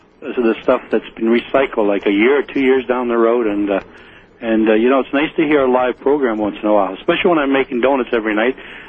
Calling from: Newcastle, Ontario, Canada; I'm calling you from Newcastle, Ontario, Canada

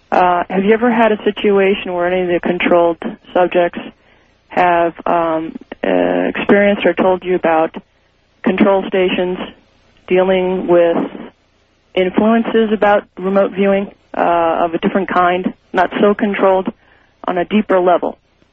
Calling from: Phoenix, Arizona, United States; I'm calling from Phoenix, Arizona.

